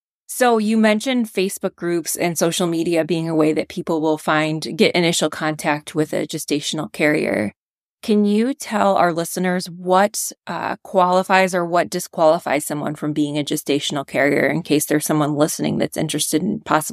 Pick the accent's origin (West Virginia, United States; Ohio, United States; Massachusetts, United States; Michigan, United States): Michigan, United States; I'm from Michigan